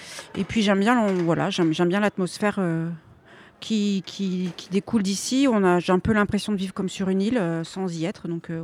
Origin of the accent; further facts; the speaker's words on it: Normandy, France; Je viens de Normandie.